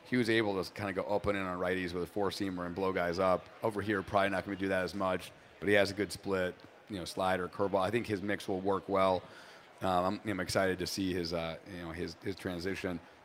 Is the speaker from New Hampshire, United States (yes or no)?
yes; New Hampshire, United States; also born or lived in Boston; I was in Boston for a long time. I grew up in New Hampshire